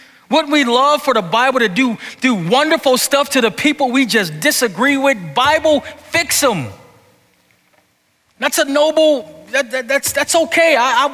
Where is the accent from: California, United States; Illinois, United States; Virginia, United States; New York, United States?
New York, United States; Buffalo; You know, in the church I grew up in Buffalo, we call them toe stepper moments.